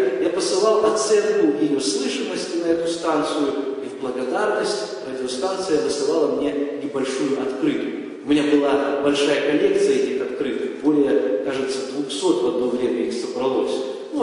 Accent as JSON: {"language": "Russian", "town": "Zaporizhzhia", "region": "Zaporizhzhia Oblast", "country": "Ukraine", "tie": "born or raised there", "moved": "yes", "said": "я приехал вначале с Украины. Родился я на юге Украины, в городе Запорожье. Я выходец из неверующей семьи."}